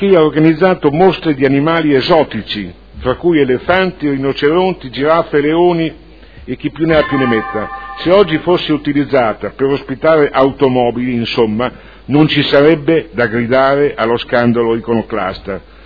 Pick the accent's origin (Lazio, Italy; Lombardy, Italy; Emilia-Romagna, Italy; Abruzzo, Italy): Emilia-Romagna, Italy; Modena; Io, da modenese, che ama la sua città e le tante bellezze che offre